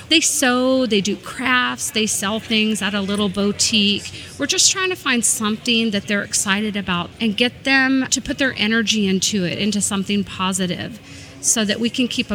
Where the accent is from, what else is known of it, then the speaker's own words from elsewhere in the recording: California, United States; I am from California, but I'm not a surfer.